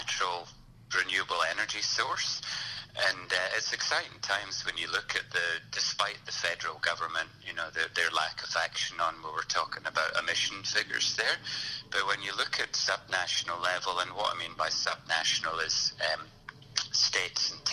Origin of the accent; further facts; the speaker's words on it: Scotland, United Kingdom; obviously I come from Scotland and it's pretty dreary, as we say. It can be wet and cold, and there's not much sunshine.